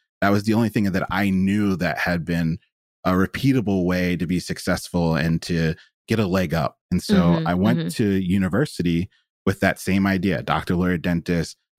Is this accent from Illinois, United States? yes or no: no; Philadelphia, Pennsylvania, United States; I'm the product of Philly, and growing up in Philly, I always had access to amazing libraries